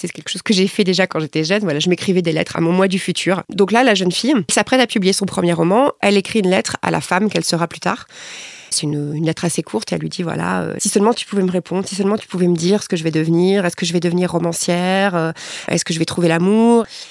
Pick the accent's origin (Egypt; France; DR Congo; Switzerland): France; Metz, Grand Est; moi j'avais 17 ans, je venais de province, hein, parce que je viens de Metz à l'origine